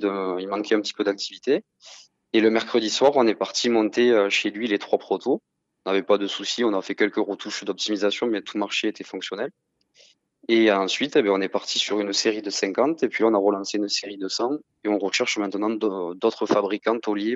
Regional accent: Occitanie, France; Et j'ai eu envie de revenir un peu déjà chez moi, en Aveyron

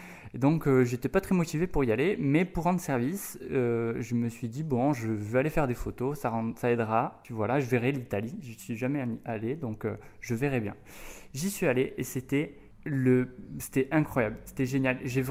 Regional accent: Tarbes, Occitanie, France; also born or lived in Lourdes; Alors moi j'ai grandi dans les Hautes-Pyrénées, je suis né à Lourdes, j'ai toujours vécu à Tarbes ou dans les environs.

